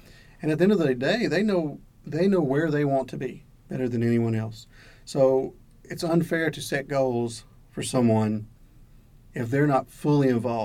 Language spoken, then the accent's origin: English; Warren, Arkansas, United States; now in Hot Springs, United States; I am originally from Southeast Arkansas, Warren, and I have lived here in Hot Springs since 2011.